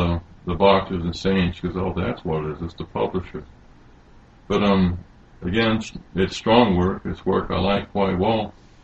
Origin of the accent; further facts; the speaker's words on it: United States; and not being a Chinese growing up in America, it's things I never saw.